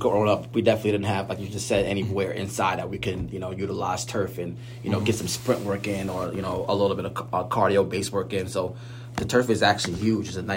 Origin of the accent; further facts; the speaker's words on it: Massapequa, New York, United States; Yeah. So I'm a Long Island guy. You know, I'm from Massapequa. I went to Amityville High School.